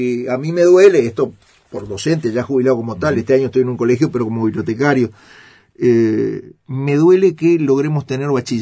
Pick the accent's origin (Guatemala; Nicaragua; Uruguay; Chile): Uruguay; uruguayo, señor